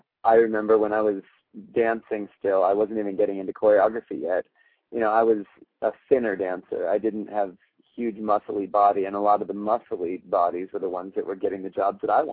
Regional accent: United States; I think just being an American, going over to, you know, a foreign country

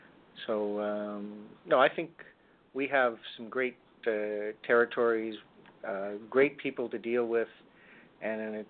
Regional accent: Sarnia, Ontario, Canada; now in Detroit, United States; I grew up in Sarnia, less than an hour north of here on the Canadian side of the border.

